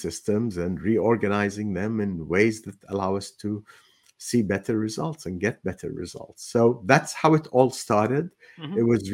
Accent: Palestine; And then the Intifada broke out in Palestine, my home country.

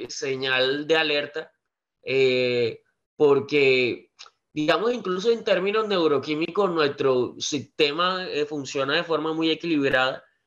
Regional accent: Montería, Córdoba, Colombia; ya que soy de Montería, Córdoba.

